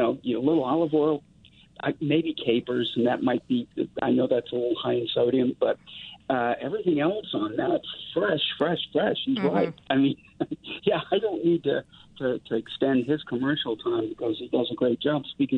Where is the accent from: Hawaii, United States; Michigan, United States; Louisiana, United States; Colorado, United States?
Louisiana, United States; New Orleans; now in Seattle, United States; I'm from New Orleans, but living in Seattle